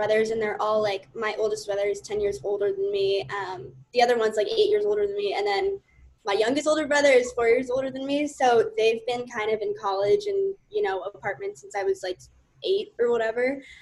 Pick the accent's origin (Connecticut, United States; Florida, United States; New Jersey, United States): Connecticut, United States; New Canaan; I'm going to be a junior this year as well, and I'm from New Canaan, Connecticut.